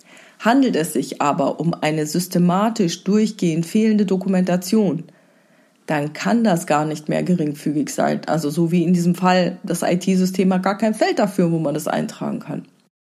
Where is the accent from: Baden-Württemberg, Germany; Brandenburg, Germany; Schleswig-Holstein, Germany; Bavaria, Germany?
Bavaria, Germany; Bayern ist ja mein Heimatland, auch wenn man es inzwischen kaum mehr hört.